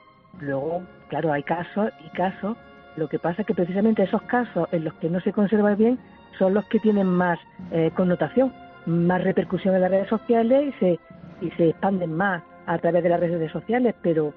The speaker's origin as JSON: {"language": "Spanish", "town": "Jaén", "region": "Andalusia", "country": "Spain", "lives_now": "Granada, Spain", "said": "Soy de Jaén, adoptada en Granada porque llevo aquí 32 años."}